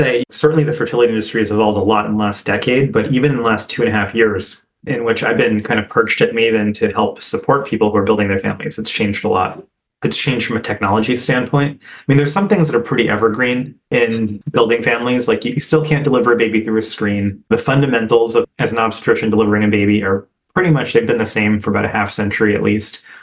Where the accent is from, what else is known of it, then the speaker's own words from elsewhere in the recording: New Jersey, United States; I'm an Indian kid from New Jersey, so I very predictably went to medical school.